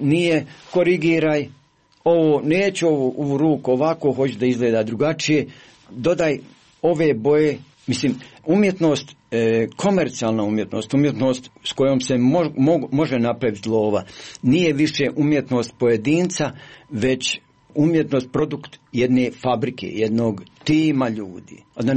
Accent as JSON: {"language": "Bosnian", "country": "Bosnia & Herzegovina", "said": "Ja sam Bosanac, nemoćan, sam."}